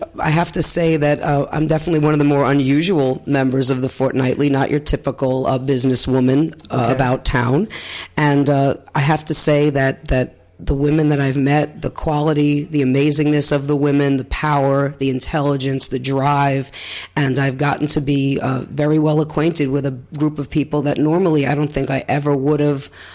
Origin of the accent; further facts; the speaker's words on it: Brooklyn, New York, United States; And also coming from a big city, you know, I'm from Brooklyn and from New York City originally